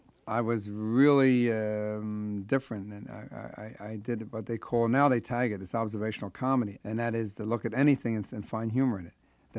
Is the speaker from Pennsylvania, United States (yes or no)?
yes; Philadelphia, Pennsylvania, United States; Even though he's from Nebraska and I'm from Philadelphia